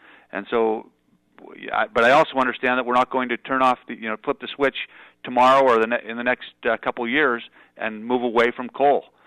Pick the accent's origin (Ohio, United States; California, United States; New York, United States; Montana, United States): Montana, United States; Butte; I was born and raised in Butte, Montana. The Berkeley Pit was about six blocks from my backyard.